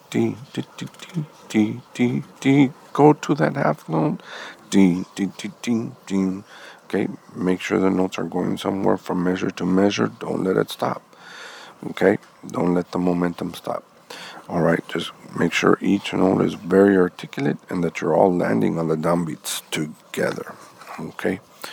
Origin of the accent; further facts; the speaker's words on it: Rio Grande City, Texas, United States; I'm from Rio Grande City.